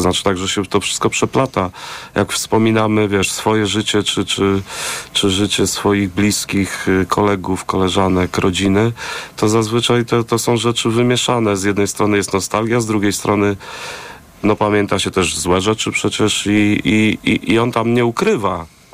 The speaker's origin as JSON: {"language": "Polish", "town": "Warsaw", "region": "Masovian Voivodeship", "country": "Poland", "said": "ja oczywiście jestem warszawiakiem i pewnie warszawskim pisarzem"}